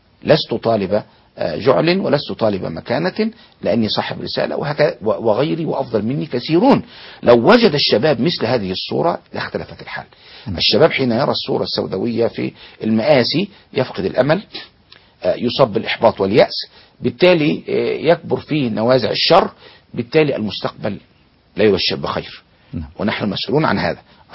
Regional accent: Egypt; أنا كمواطن مصري كنت في الخارج

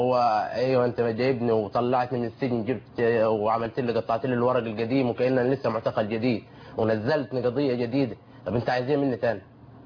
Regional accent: Sahel Selim, Asyut Governorate, Egypt; انا من اسيوط ساحل سليم.

